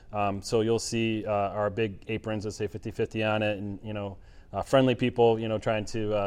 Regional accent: Chicago, Illinois, United States; now in Florida, United States; I grew up in Chicago. You know, a lot of transplants here in Florida, of course, and there's a lot of Midwest in this area

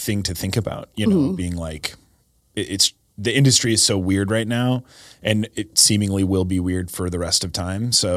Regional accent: Tulsa, Oklahoma, United States; I'm from Tulsa. Yeah.

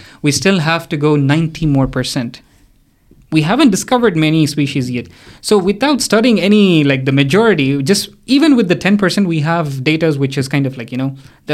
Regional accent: Tamil Nadu, India; Yes, I'm from Tamil Nadu. So I don't speak Malayalam much.

